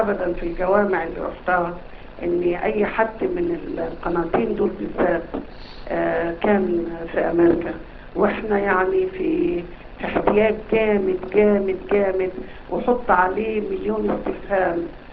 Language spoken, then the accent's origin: Arabic; Saudi Arabia; الاصل انا سعودية